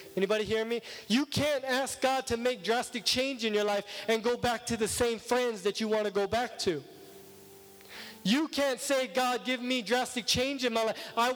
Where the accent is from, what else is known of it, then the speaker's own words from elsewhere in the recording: Kahului, Hawaii, United States; I'm born and raised on Maui. I'm a card-carrying Maui kid. Grew up in Kahului Town, smelling the sugarcane factory.